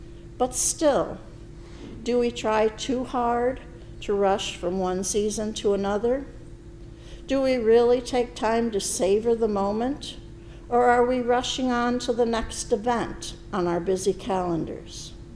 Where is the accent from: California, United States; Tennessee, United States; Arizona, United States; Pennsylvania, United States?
Pennsylvania, United States; Growing up in Pennsylvania, some of our customs were quite different from those that I observe today.